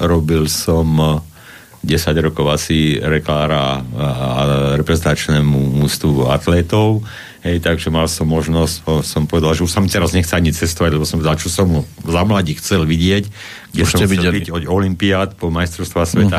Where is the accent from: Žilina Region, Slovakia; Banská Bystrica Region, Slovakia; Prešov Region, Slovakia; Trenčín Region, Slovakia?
Banská Bystrica Region, Slovakia; Majer; však ja som tuto nedaleko z Majera z dediny, viete, tak na dedine to bolo celé leto pri ohničku